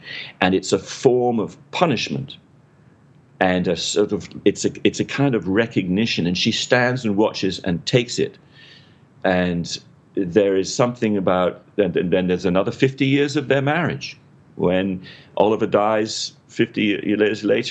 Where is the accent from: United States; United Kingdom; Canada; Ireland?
United Kingdom; England; as an Englishman, I would naturally call Victorian